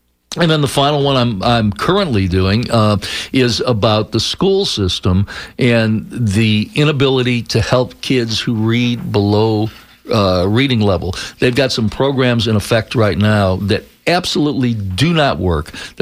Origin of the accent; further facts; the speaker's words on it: Chicago, Illinois, United States; In Chicago, suburban Chicago.